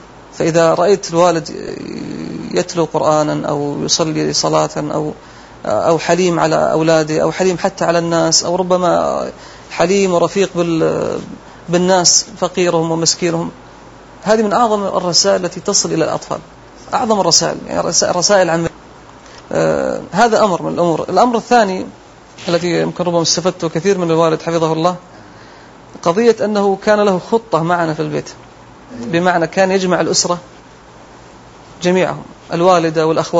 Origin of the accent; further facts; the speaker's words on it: Dammam, Eastern Province, Saudi Arabia; also born or lived in Al-Ahsa; فدرست طبعا المراحل الثلاث في مدينة الدمام، الابتدائية والمتوسط والثانوي، ثم انتقلت إلى مدينة الأحساء ودرست فيها المرحلة الجامعية، وتخرجت في عام 1410 تخصص أصول دين